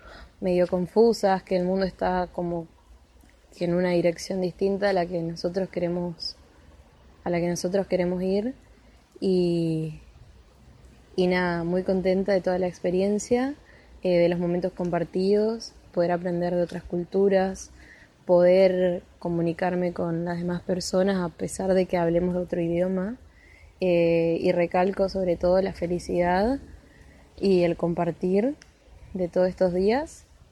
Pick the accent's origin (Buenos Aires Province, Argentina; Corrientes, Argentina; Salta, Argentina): Corrientes, Argentina; tengo 20 años, soy de Corrientes